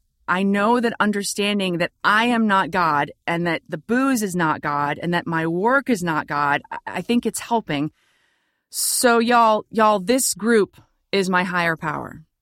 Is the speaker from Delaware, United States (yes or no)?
no; Michigan, United States; I remember growing up in Michigan, we had rhubarb plants growing along the side of the house.